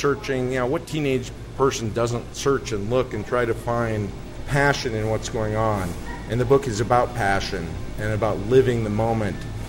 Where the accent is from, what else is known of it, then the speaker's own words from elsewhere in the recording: Des Moines, Iowa, United States; And, you know, just the fact that my hometown, which isn't certainly the center of beat culture or music or God knows anything but corn and soybeans and pigs